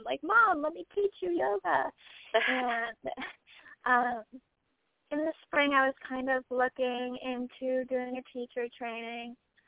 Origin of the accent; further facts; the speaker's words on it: New York, United States; I'm from New York, like Fred mentioned